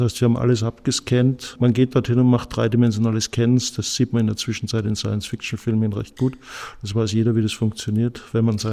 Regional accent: Austria; now in Stuttgart, Germany; Ich bin kein Stuttgarter, okay. Ich bin Österreicher, ja.

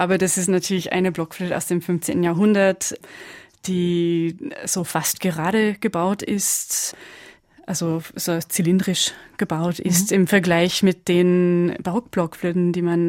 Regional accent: Quebec, Canada; German is a second language; Ich bin in Quebec aufgewachsen und die traditionelle Musik, die wir dort haben, hat mehr mit der irischen Musik zu tun als mit der Musik aus Zentralfrankreich.

